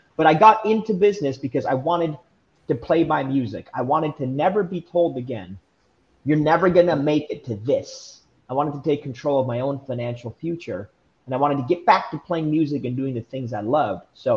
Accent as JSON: {"language": "English", "country": "Canada", "tie": "born or raised there", "also_born_or_lived": "Romania", "said": "I'm an immigrant from Romania. I was born in communism. I'm the oldest of 9 kids and grew up in Canada, just working for everything."}